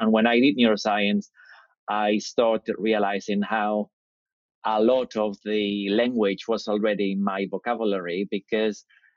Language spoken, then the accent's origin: English; Madrid, Community of Madrid, Spain; moved away as an adult; now in United Kingdom; I grew up in Spain. So I grew up in Madrid. My mum and dad are from the south of Spain, and I grew up in Madrid and came to the UK when I was 21 to study, and I never left. So I've been here from 94.